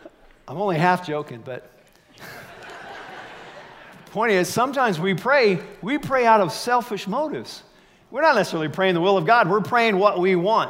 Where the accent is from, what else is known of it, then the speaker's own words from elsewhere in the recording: United States; Now, I know English because I'm an American.